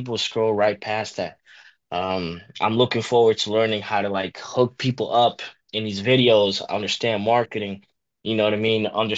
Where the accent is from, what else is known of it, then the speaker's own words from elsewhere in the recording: Dominican Republic; I was raised Catholic, you know what I mean? So I'm Dominican, so I come from the Dominican Republic in the Caribbean. It's an island in the Caribbean. And I was raised Catholic up until 2015.